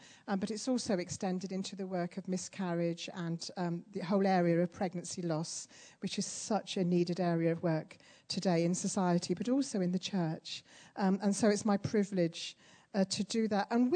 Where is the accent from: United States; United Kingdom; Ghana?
United Kingdom; East Midlands; I'm actually from Lincolnshire, from a small, sleepy village in Lincolnshire, just 30 miles south of this beautiful city of Lincoln.